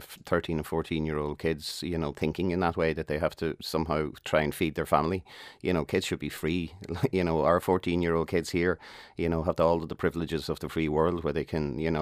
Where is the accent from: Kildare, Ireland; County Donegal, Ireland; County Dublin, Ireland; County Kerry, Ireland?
County Donegal, Ireland; Ballyshannon; born there; and I was born in Ballyshannon, just literally the other.